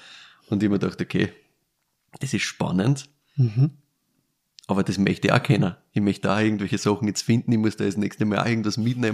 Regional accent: Laa an der Thaya, Lower Austria, Austria; Also ich komme selbst aus dem Weinviertel, komme aus Landerteier, das ist da ganz im Norden quasi, in der Nähe von Bolsdorf. Gleichzeitig ist es zwar Weinviertel, aber es ist eigentlich eine Brauereistadt.

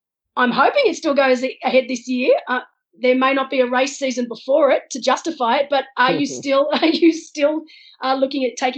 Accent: Wollongong, New South Wales, Australia; And I'm from Wollongong originally, so down on the south coast of Sydney.

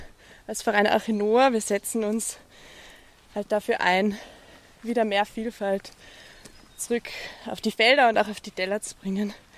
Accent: Kufstein, Tyrol, Austria; Ich komme aus Tirol, ja, Kufstein.

